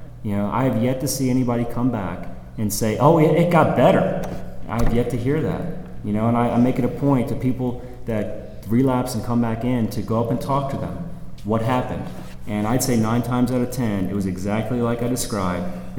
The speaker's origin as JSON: {"language": "English", "town": "Baltimore", "region": "Maryland", "country": "United States", "said": "I'm from Baltimore originally, and I got sober up Baltimore to start with, and then I went to an extended treatment facility in York, Pennsylvania"}